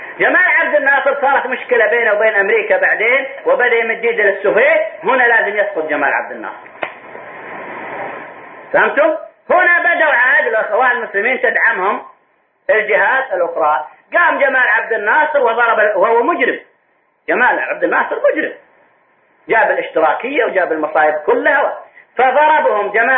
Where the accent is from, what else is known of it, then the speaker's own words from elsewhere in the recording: Saudi Arabia; وكانت الجامعات عندنا في السعودية في بدايتها